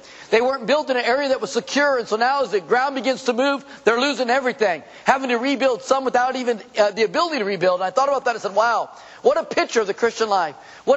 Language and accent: English; California, United States; Of course, we grew up in California